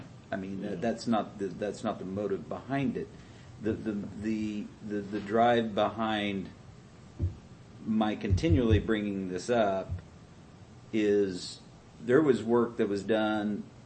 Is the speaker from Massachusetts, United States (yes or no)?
no; Taneyville, Missouri, United States; I mean, I live in Taney, or I grew up in Taneyville, and I can go back out there. Some things haven't changed in 40 years.